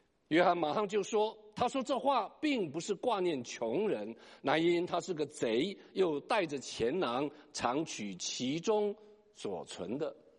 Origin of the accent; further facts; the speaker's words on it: China; 整个运过去的行程可以媲美我们中国人的丝路